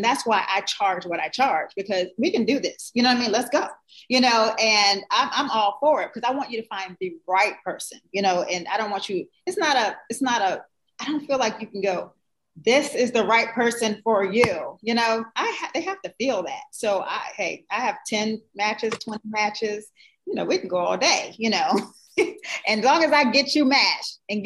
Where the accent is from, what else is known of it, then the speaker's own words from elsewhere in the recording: New Jersey, United States; I love New York because I'm from Jersey.